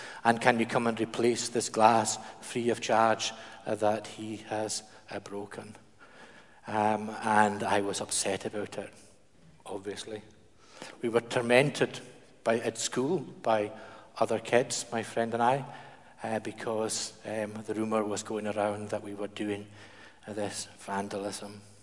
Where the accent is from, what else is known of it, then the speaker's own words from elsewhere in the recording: Kirkwall, Scotland, United Kingdom; Do you know, I grew up in Kirkwall, and in our early teens, it was the fashionable accessory for boys at that time to have catapults.